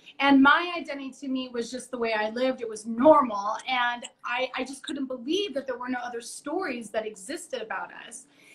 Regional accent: Denver, Colorado, United States; and I come from Denver, Colorado. I don't come from any connections in publishing.

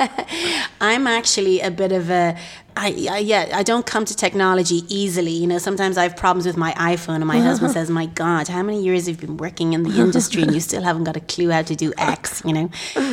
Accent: Ireland; We're Irish. We're not great at telling our story.

